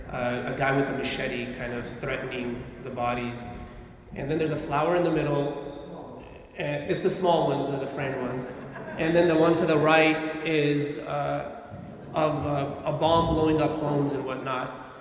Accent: United States; I'm growing up in America, at times I was rejected by my Afghan side because of my paleness. I was always rejected by my American side because I was never American enough.

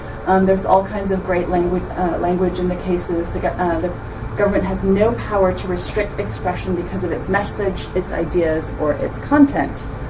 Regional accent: Singapore; I'm from Singapore, and in Asia, until relatively recently, there was this horrible toothpaste

